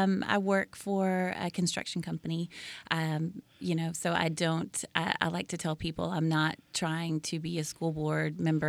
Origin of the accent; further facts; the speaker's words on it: Nashville, Tennessee, United States; In Nashville, yeah. And I grew up in Antioch, 37013.